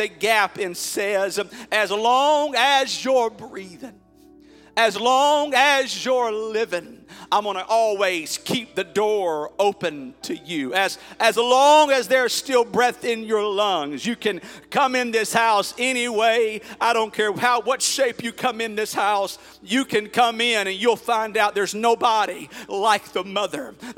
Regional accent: Bonneville, Texas, United States; I thank God for the mother I was raised in Bonneville, Texas.

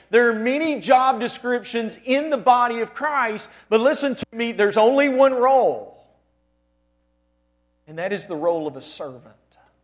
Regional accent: Hamilton, Alabama, United States; But I remember when I was just a young boy growing up in Hamilton, Alabama

